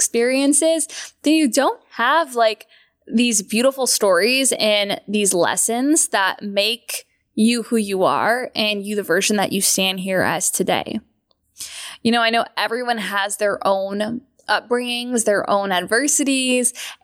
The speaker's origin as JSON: {"language": "English", "country": "Canada", "lives_now": "Los Angeles, United States", "said": "As a Canadian, you were luckily allowed some travel time into the States."}